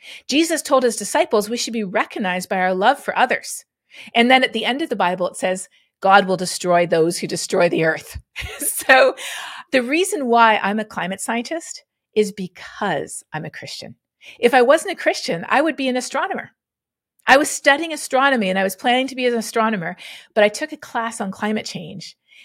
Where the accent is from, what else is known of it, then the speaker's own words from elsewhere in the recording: Canada; now in United States; Well, growing up in Canada, I had never met somebody who didn't think climate change was real until I moved to the U.S.